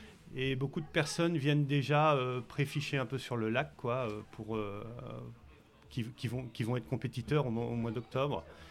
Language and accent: French; Poitiers, Nouvelle-Aquitaine, France; Alors nous, on est originaire de Poitiers, dans la Vienne. à 3 heures d'ici à peu près.